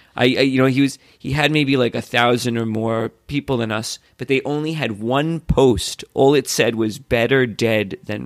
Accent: New York, United States; I'm like, okay, we know about the bagel. I am from New York.

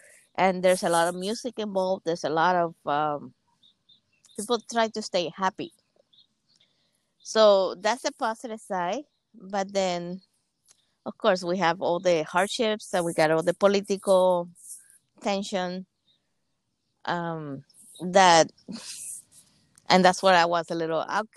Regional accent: Cuba; moved away as an adult; So I'm from Cuba. I actually grew up in Cuba. And I was all the way up to 18.

